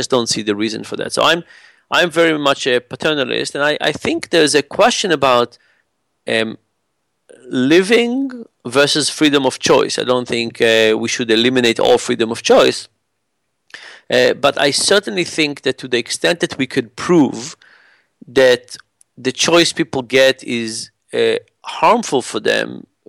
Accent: Israel; But if you think about Israel, I grew up in Israel.

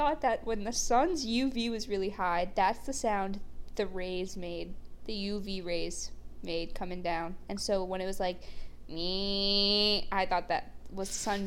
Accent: Massachusetts, United States; Okay, so I had never heard of a cicada until I came to North Carolina because I'm from Massachusetts.

